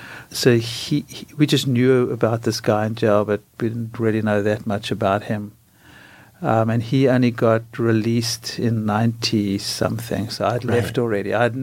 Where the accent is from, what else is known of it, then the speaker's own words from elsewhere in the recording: South Africa; growing up in South Africa